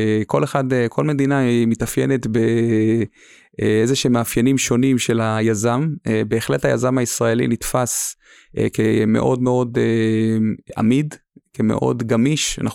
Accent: Nahariya, Northern District, Israel; אני גדלתי בנעריה בכלל, יכול להגיד לך שאתה יודע, זה לצורך העניין פריפריה, אחותי שגדלה גם כן בנעריה

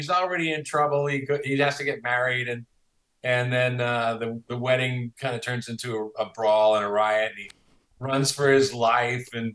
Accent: Washington, United States; also born or lived in Portland, Oregon; I grew up on the West Coast. I've always lived on the West Coast. I grew up in Washington State and the stories of the, and lived in Portland.

